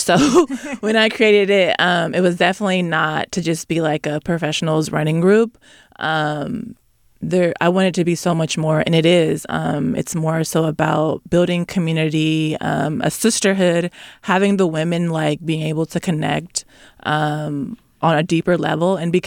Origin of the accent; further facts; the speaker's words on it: Sacramento, California, United States; I'm born and raised in Sacramento